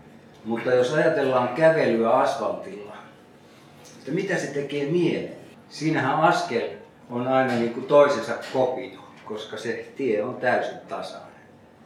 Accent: Oulu, North Ostrobothnia, Finland; now in Karjalohja, Finland; Minä olen Pohjois-Suomesta Oulusta kotoisin ja muuttanut Karjalohjalle 88 vuonna.

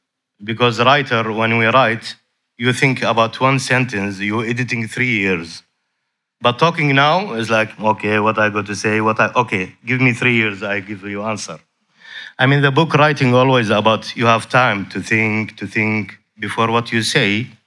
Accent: Iraq; English is a second language; For example, I'm from Iraq.

